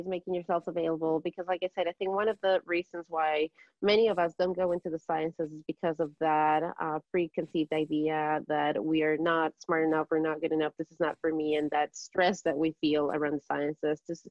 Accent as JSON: {"language": "English", "country": "Ecuador", "second_language": "English", "lives_now": "United States", "said": "I was an immigrant. I was from Ecuador."}